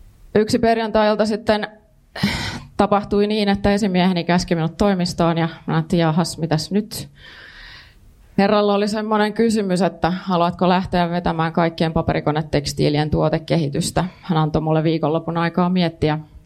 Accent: Myllykoski, Kymenlaakso, Finland; olin Myllykoskelta kotoisin.

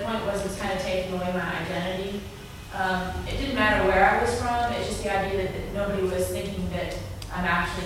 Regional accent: United States; And I say that I'm from the U.S. because nobody believes me

